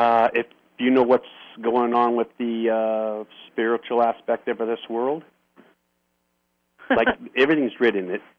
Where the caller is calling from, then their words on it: Cranbrook, British Columbia, Canada; Cranbrook, British Columbia.